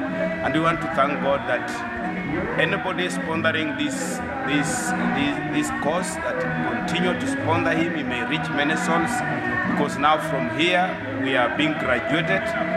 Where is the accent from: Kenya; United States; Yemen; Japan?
Kenya; English is a second language; I'm from Kenya. My denomination or church is Lord's House of Prayer and Habitation Ministry.